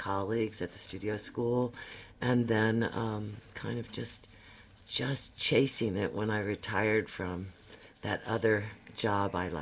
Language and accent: English; Ohio, United States; And so I grew up in Ohio, and there were a number in the museum there